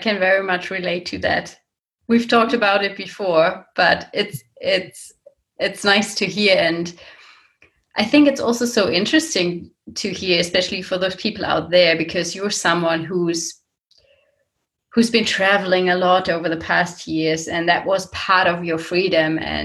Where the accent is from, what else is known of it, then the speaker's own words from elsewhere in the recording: Germany; English is a second language; So I got back from New Zealand with one of these repatriation flights by the German government. And then I was sitting there in my hometown in a house all to myself.